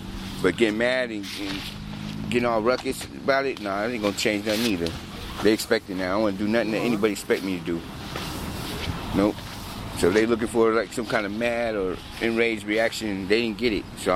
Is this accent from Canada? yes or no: no; Ireland; Yeah, but I'm not African American. I'm Irish.